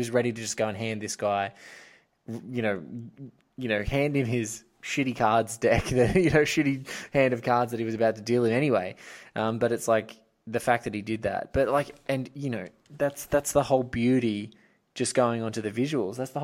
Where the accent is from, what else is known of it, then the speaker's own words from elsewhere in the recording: Australia; you're an English guy, I'm an Aussie guy.